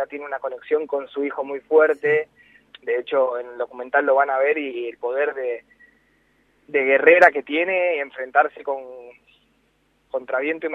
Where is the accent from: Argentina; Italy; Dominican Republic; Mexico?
Argentina; Mendoza; moved away; mi sueño era poder hacerlo en Mendoza, que me vean mis amigos, mi familia, y compartirlo con mi tierra, ¿no? Porque yo me fui de ahí por una cuestión laboral